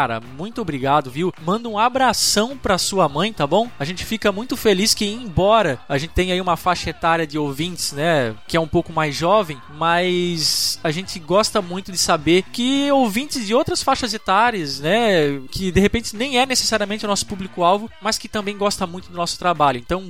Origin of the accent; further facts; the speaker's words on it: São Paulo, Brazil; Eu sou do ABC Paulista e hoje fui levar a minha mãe em consulta no centro de São Paulo